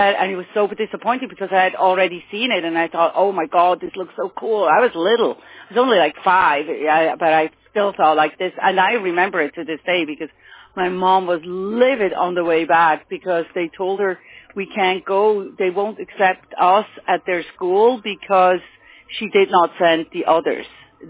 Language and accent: English; German-speaking Switzerland, Switzerland; English is a second language; I am from the German part of Switzerland, but we speak Swiss.